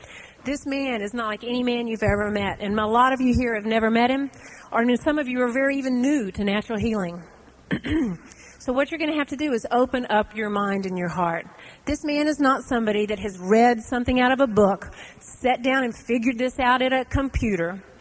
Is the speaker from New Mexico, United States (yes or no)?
no; Dallas, Texas, United States; Texas, my home state. I'm from Dallas.